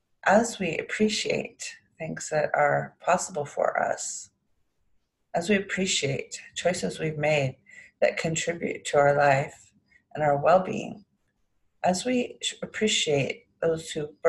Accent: California, United States; Even though I grew up in California, I still love the fall.

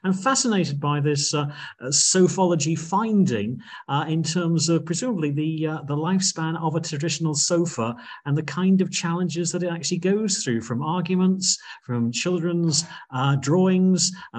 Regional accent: Middlesbrough, North East England, United Kingdom; hey, listen, George, I'm from Middlesbrough.

